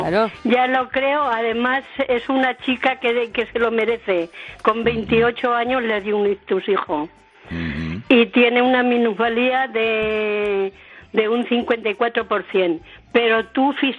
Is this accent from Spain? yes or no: yes; Honrubia, Castilla-La Mancha, Spain; De la provincia de Cuenca, de Honrubia.